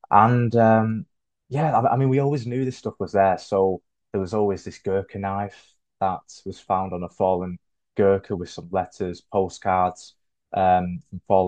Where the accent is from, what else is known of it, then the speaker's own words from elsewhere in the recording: the north of England, United Kingdom; also born or lived in Germany; I'm actually from here in the north of England. I'm half German, so I was born in Germany when I was when I moved here when I was one.